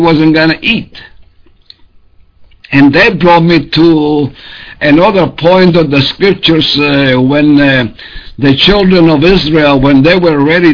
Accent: Sicily, Italy; when I was growing up in Sicily

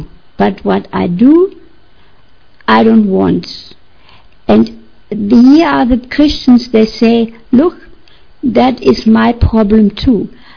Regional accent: Germany; English is a second language; moved away as an adult; also born or lived in Papua New Guinea; I'm from Germany.

